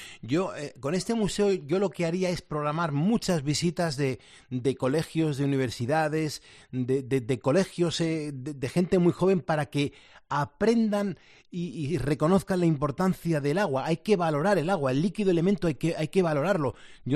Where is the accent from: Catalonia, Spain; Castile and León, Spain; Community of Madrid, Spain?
Community of Madrid, Spain; Madrid; Ya para finalizar, yo soy de Madrid, pero amo los pueblos, amo las regiones pequeñas, amo España realmente